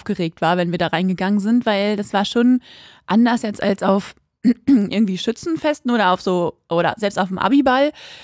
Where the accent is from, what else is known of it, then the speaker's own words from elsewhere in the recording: Quakenbrück, Lower Saxony, Germany; bei uns in Quakenbrück, da wo ich auch aufgewachsen bin